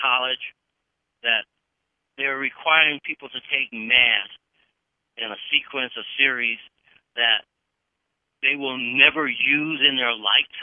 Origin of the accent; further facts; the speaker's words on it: California, United States; In California, and everyone knows I'm from California